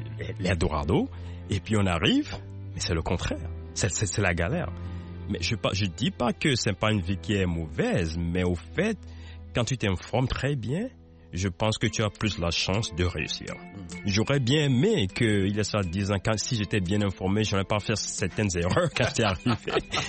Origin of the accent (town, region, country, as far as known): Lomé, Maritime, Togo; now in Omaha, United States